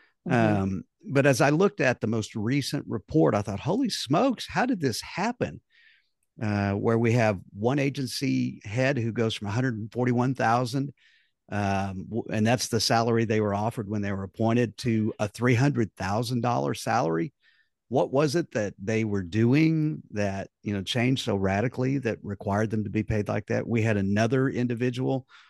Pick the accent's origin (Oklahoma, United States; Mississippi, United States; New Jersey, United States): Oklahoma, United States; Del City; I am the elected representative for my hometown, which is Del City, and the surrounding community that other people call South Oklahoma City, and I refer to as the suburbs of Del City.